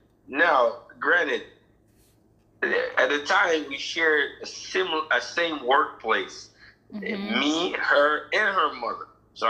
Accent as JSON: {"language": "English", "country": "Jamaica", "said": "We're still Jamaican."}